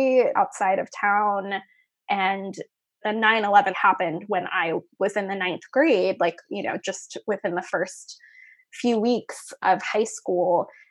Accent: Cumberland, Maryland, United States; I grew up in Cumberland, Maryland, which is nestled in the Appalachian Mountains out in Western Maryland.

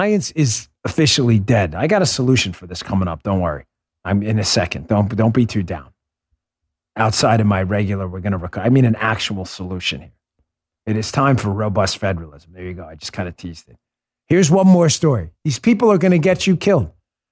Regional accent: New York, United States; I grew up in New York. I love New York. I always will.

